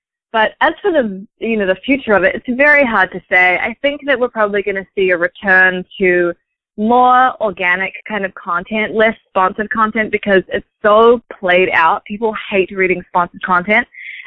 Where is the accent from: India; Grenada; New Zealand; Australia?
New Zealand; now in New York, United States; I'm from New Zealand and I've been living in New York for the last 8 years.